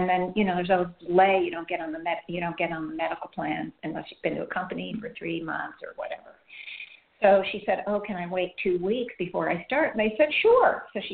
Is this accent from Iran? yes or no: yes; Iran; moved away; Because I grew up in Iran, I think she said. And I was there when Iran was being bombed. And I was a young girl.